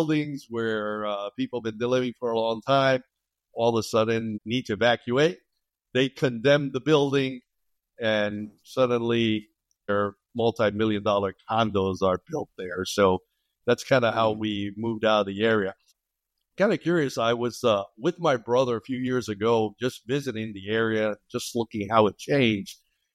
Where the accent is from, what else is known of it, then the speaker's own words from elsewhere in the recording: Brooklyn, New York, United States; So actually, I'm originally from the Republic of Brooklyn, New York.